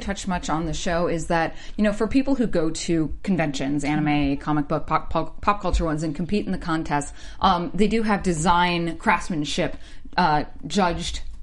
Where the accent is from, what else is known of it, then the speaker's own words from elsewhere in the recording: the South, United States; I guess being raised where I was just, you know, I'm from the South